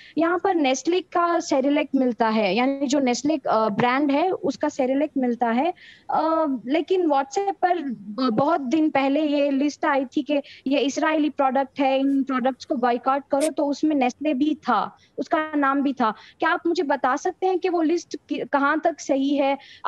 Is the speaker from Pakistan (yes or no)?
no; Bengaluru, Karnataka, India; میں بینگلور انڈیا سے تعلق رکھتی ہوں. میں ابھی یہاں انڈیا میں